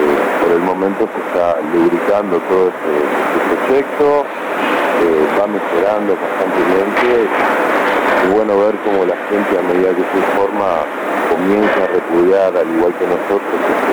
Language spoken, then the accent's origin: Spanish; Argentina; somos todos los argentinos los que nos estamos alimentando a base de transgénicos como ningún otro país del mundo.